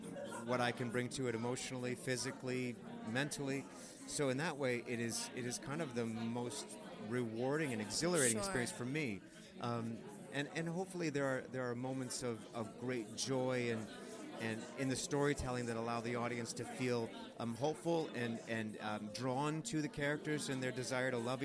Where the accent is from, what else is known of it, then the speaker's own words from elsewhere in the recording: Saginaw, Michigan, United States; At a men's store in my hometown, Saginaw, Michigan.